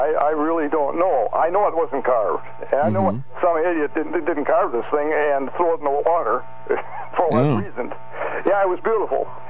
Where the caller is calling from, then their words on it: Fond du Lac, Wisconsin, United States; Well, I'm calling from Fond du Lac, Wisconsin.